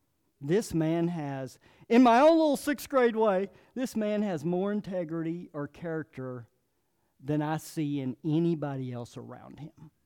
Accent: North Arlington, New Jersey, United States; I grew up in North Arlington, and I learned that life was all about materialism, winning, partying, and sex.

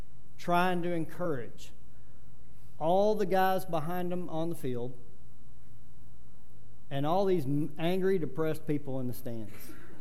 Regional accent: Arlington, United States; when I was growing up in Arlington.

